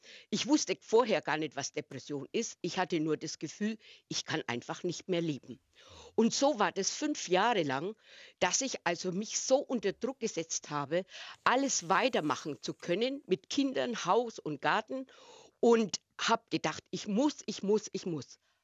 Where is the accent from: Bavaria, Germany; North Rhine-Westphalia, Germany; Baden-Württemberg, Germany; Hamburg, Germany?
Bavaria, Germany; Meine Heimat ist Franken gewesen und ich kam durch eine Liebe hier nach Norddeutschland.